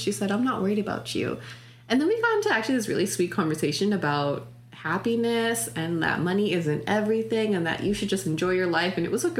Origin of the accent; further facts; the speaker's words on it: Winnipeg, Manitoba, Canada; being away from Winnipeg, my hometown, so much.